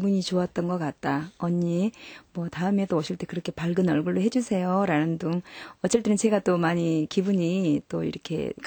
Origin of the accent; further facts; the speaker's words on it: Jeolla, South Korea; now in Japan; 저희 고향 음식 맛으로 음식 김치라든지 다른 찌개라든지 나물 종류를 전라도식으로 하고 있기 때문에